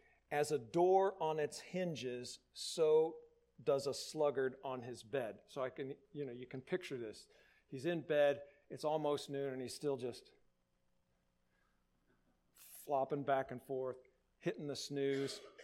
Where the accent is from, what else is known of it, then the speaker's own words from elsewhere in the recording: Indiana, United States; I grew up on Lake Freeman, and my grandfather had a cottage pretty close to where my mom and dad's house was.